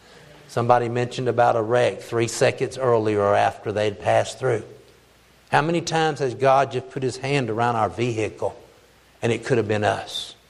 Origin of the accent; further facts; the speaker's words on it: United States; I'm hollering, I'm an American, don't shoot.